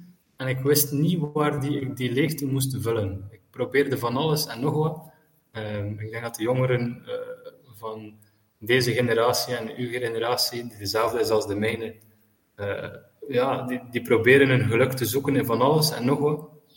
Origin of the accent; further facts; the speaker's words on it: Bruges, West Flanders, Belgium; now in Syria; Ik ben monnik en priester in een klooster in Syrië, het klooster van Mar-Jacoub. Ik ben afkomstig uit Brugge en ik woon hier al 14 jaar.